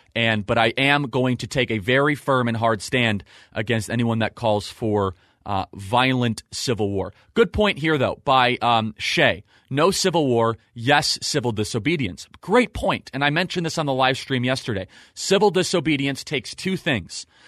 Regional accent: Connecticut, United States; I'm from Connecticut. I'm 17, about to go to college next year.

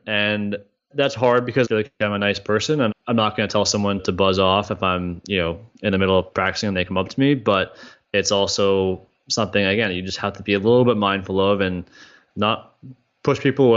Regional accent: Canada; So at the time, like, I'm growing up in Canada as a teenager, or let's say I'm 12, 13, 14.

